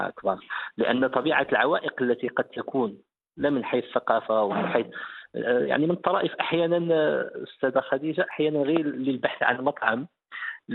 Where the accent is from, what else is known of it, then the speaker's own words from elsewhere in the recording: Tetouan, Tanger-Tetouan-Al Hoceima, Morocco; أنا لا أخفيك أنا ابن مدينة تطوان بشريطها الساحلي الجميل